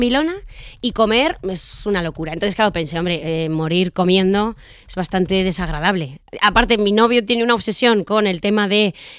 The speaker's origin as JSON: {"language": "Spanish", "town": "Zaragoza", "region": "Aragon", "country": "Spain", "tie": "born there", "said": "Luego tengo toda mi familia en Alcázar de San Juan, Ciudad Real. Yo fui la única que nací en Zaragoza"}